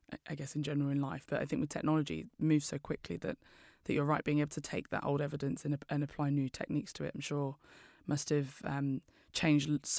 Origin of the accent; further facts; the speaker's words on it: London, United Kingdom; so I'm from East London